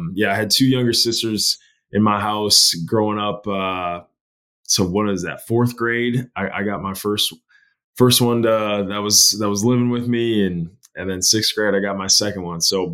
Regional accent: North Dakota, United States; I am a proud North Dakotan. There's not too many of us, so we got to stick together up there in the north.

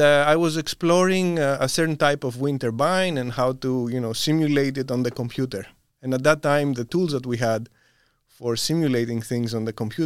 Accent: Greece; English is a second language; in my home country, which is Greece

